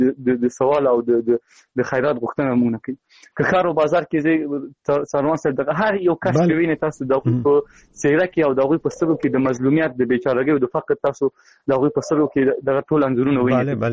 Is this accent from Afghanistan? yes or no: yes; Afghanistan; سرنا صاحب، مونږ د افغانستان یو وګړي، یو د دې ملت یو وړکی